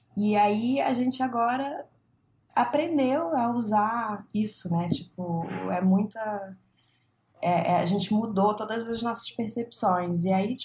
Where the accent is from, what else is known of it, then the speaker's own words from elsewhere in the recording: Rio de Janeiro, Brazil; Que os stories, tô muito carioca falando.